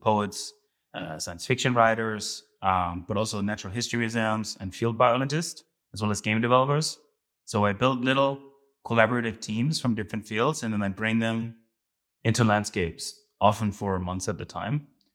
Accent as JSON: {"language": "English", "country": "Denmark", "also_born_or_lived": "New York", "lives_now": "Berlin, Germany", "said": "I'm an artist from Denmark. I live in Berlin. I used to be in New York up until 2 years ago, but then moved to Europe"}